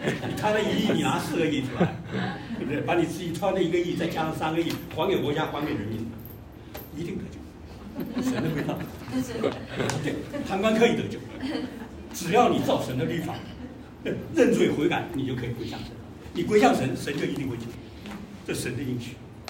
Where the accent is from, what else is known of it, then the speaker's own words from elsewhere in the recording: China; 我们中国人有汉奸